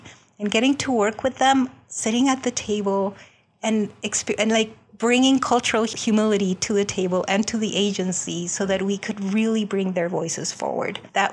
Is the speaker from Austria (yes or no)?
no; Colombia; When I was growing up in Colombia, I saw firsthand poverty and hunger and malnutrition.